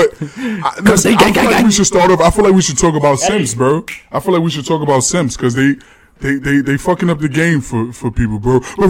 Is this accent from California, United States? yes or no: no; Bronx, New York, United States; also born or lived in Harlem; definitely born and raised from the Bronx. I grew up pretty much in Harlem.